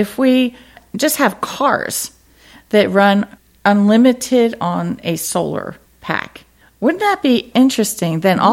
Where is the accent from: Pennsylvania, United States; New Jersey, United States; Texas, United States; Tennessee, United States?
Pennsylvania, United States; I grew up in Pennsylvania, and I remember driving through Pittsburgh when I was a child